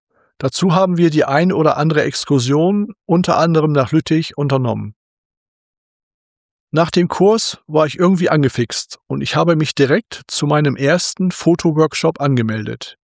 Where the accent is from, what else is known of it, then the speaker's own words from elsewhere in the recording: Bremen, Germany; born there; now in Essen, Germany; Ich bin in Bremen geboren und lebe seit 1993 in Essen.